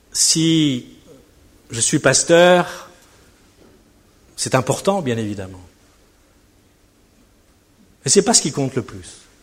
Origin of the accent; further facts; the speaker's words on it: France; Moi, personnellement, je suis un Français, blanc, vous avez remarqué ? Bien blanc, très blanc même, blanc de blanc.